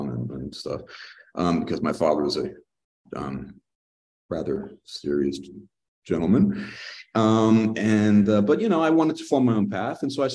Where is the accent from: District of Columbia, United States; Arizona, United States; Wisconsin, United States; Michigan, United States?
Arizona, United States; born there; Well, I was born in Arizona.